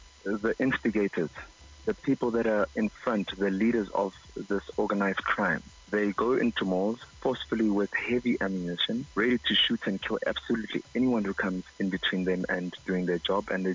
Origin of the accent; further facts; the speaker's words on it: Soweto, Gauteng, South Africa; I was born in Soweto. I was raised in Soweto. I went to school at, I matriculated at St. David's Mary Fernanda.